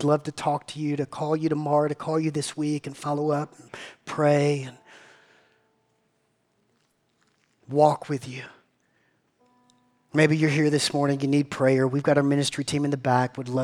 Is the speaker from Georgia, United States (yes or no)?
yes; Georgia, United States; again, I grew up sort of in South Georgia, so I would sing